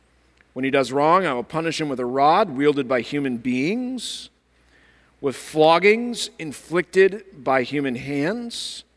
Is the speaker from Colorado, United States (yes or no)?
yes; Denver, Colorado, United States; Now, growing up in Denver, Colorado, out my back window facing west was what? The Rocky Mountains.